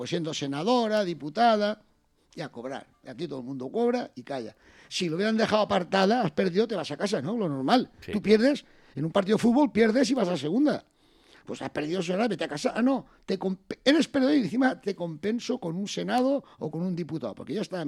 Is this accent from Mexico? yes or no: no; Chirivella, Valencian Community, Spain; el primer pueblo que dieron el mitin fue mi pueblo, Chirivella.